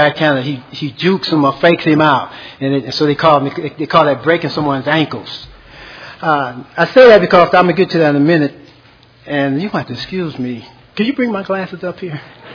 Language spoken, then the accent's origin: English; Michigan, United States; moved away as an adult; in Michigan. That's my home state under Pastor Wilson Watkins.